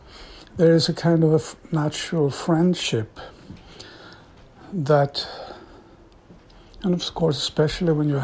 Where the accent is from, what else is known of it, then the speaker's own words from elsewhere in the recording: Sweden; In the small town I grew up here in Sweden, we didn't care much about the big world out there